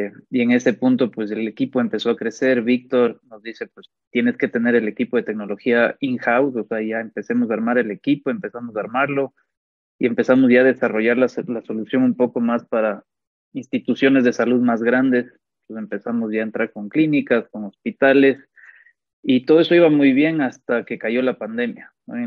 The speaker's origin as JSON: {"language": "Spanish", "country": "Ecuador", "said": "Soy originalmente de Ecuador. Soy médico de profesión y pues apasionado del emprendimiento. Tengo 31 años."}